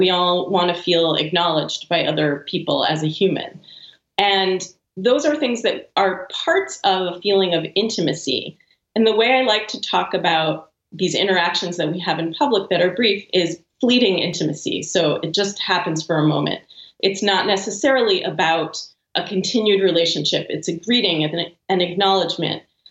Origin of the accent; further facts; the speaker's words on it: United States; And, you know, I'm American, so I just stick out my hand